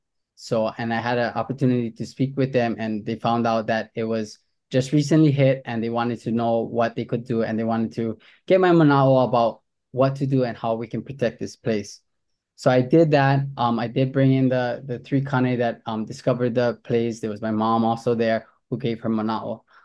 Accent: Puna, Hawaii, United States; I'm from Puna. And my ohana is … from Molokai and then also Kalapana and Puna District.

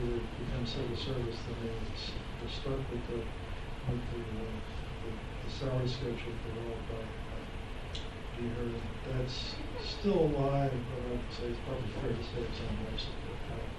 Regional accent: New Jersey, United States; The only reason I knew about it, because I grew up in New Jersey.

